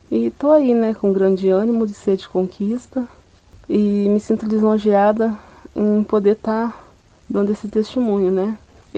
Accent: Londrina, Paraná, Brazil; tenho 32 anos, sou natural de Londrina mesmo, né?

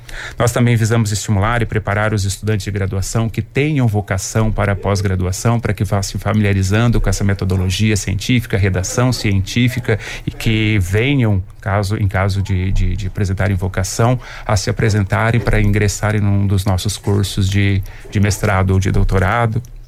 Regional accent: Paraná, Brazil; eu sou do oeste do Paraná, sou paranaense, fiz o curso de agronomia também numa universidade estadual aqui do Paraná, que é a Unioeste.

